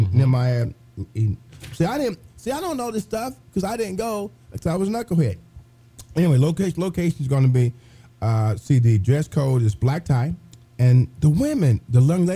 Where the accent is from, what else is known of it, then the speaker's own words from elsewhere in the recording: Terre Haute, Indiana, United States; my hometown is Terre Haute.